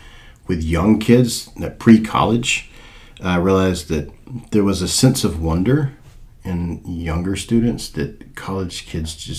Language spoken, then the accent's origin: English; Jackson, Mississippi, United States; Despite my last name, I grew up in Mississippi. So I spent most of my life until moving here in Jackson, which is the capital.